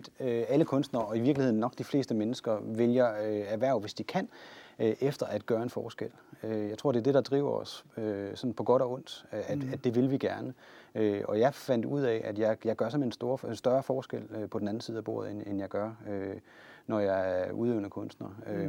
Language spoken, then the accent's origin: Danish; Central Denmark Region, Denmark; also born or lived in Jutland; jeg er født og opvokset i Vestjylland, sådan den tidlige del af min barndom. Jeg tror faktisk jeg har boet 20 steder rundt omkring i Jylland